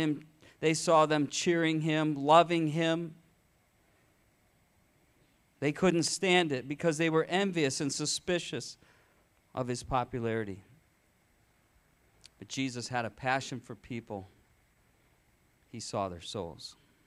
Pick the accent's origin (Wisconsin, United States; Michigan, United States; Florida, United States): Michigan, United States; I grew up in Michigan, right?